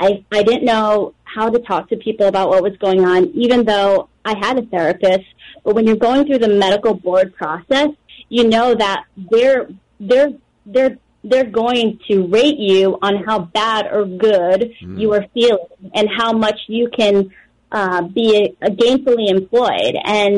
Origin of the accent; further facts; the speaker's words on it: Piscataway, New Jersey, United States; I'm from Piscataway, New Jersey, and I want to say hello to everyone that's listening.